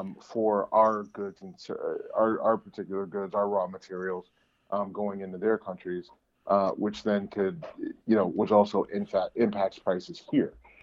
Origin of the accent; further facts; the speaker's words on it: Youngstown, Ohio, United States; listen, I'm from Youngstown, Ohio. And, you know, in the 90s when NAFTA was signed, I mean, that was pretty much a death warrant for the area that I grew up in.